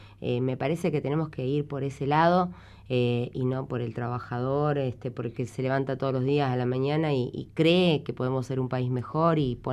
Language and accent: Spanish; Argentina; somos argentinos